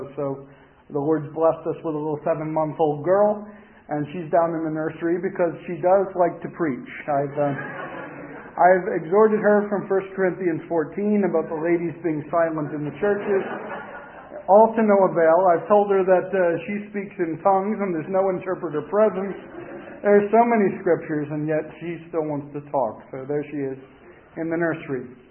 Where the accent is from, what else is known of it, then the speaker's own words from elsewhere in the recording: Reading, Pennsylvania, United States; from Pennsylvania, specifically from the place called Reading, which is about an hour northwest of Philadelphia.